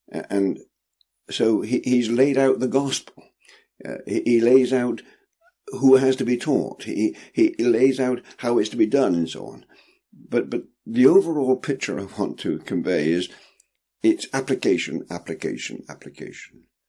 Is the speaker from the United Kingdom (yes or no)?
yes; England, United Kingdom; I'm an Englishman